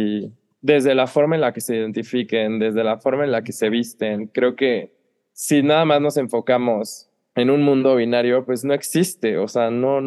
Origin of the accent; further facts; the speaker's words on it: Mexico; somos mexicanos, o sea, el español llegó a América